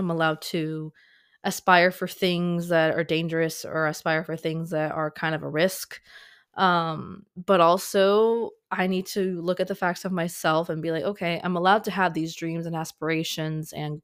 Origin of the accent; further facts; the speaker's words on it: Fort Lauderdale, Florida, United States; also born or lived in California; I was born in California, and I moved to Miami, or essentially Florida, Fort Lauderdale